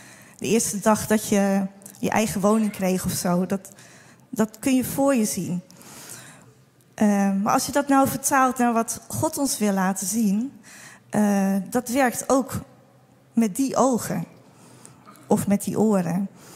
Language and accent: Dutch; Netherlands; Want dat is denk ik onze grootste uitdaging als Nederlanders, om het met je verstand weg te redeneren.